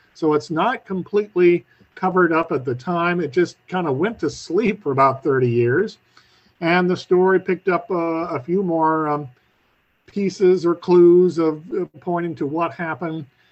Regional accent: Missouri, United States; he hailed from Missouri, my home state

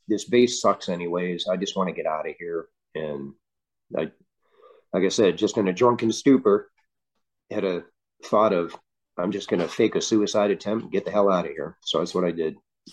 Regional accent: Leominster, Massachusetts, United States; when I did that talk in Leominster in Massachusetts, in my hometown.

